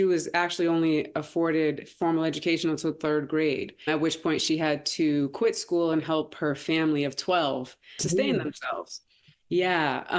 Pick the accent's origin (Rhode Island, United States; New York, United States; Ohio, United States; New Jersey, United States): Rhode Island, United States; Pawtucket; born there; So I was born in Pawtucket, Rhode Island. Yes, people live in Rhode Island.